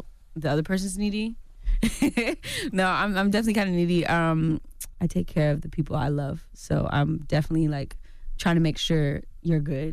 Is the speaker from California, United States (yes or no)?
yes; California, United States; Mm-hmm, yeah, I'm from the Bay.